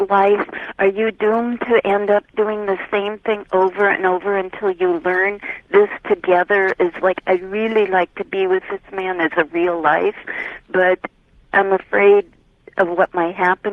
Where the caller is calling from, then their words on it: Minnesota, United States; Hi, Minnesota.